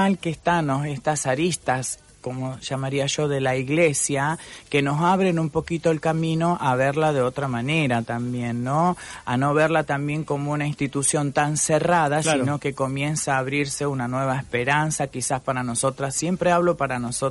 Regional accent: Argentina; Siempre lo hablamos, esto, sí, también de la influencia que tenemos los argentinos de utilizar muchas palabras en italiano

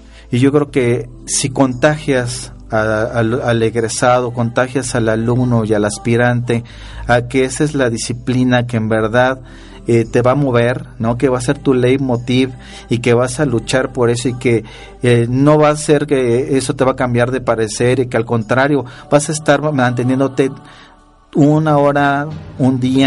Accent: Puebla, Mexico; de donde soy, de Puebla.

